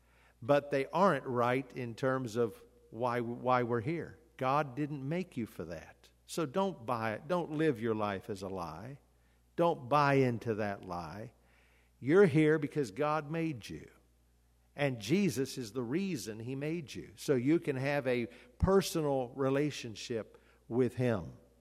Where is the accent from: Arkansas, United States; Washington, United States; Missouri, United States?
Missouri, United States; Bolivar; I remember years ago when I was still growing up in Bolivar, my dad worked at Southwest Baptist University